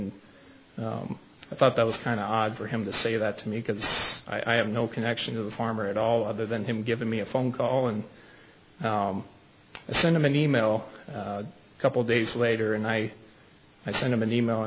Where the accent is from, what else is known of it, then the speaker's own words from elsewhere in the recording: Kansas City, Missouri, United States; I'm from Kansas City, Missouri. I'm over 1,000 miles away.